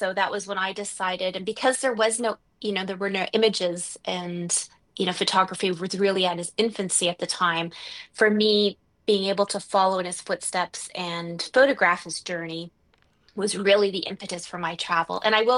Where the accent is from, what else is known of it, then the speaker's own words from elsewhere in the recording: England, United Kingdom; now in Canada; I moved from England to Canada back in the 80s, and I'm not sure, as every immigrant story